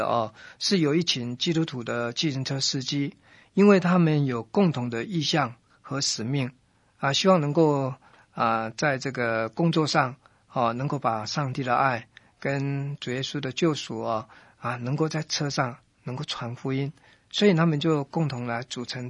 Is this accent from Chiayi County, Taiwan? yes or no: no; Taipei, Taiwan; 因为我以前从小就在台北，是台北工作完了到高雄去那个公司上班，然后工作结束以后又回到台北来。